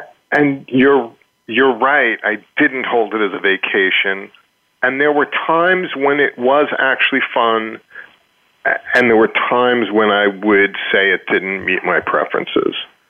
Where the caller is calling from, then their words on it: New York City, New York, United States; I'm calling from New York in my office, New York City.